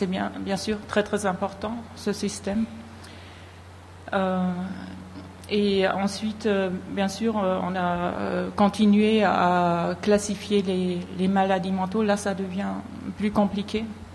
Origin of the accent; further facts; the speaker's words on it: Germany; French is a second language; Je suis d'Allemagne, je suis psychologue clinicienne. Mais j'ai fait mes études en France, à Strasbourg, c'est pour ça que je parle le français, mais je fais pas mal de fautes encore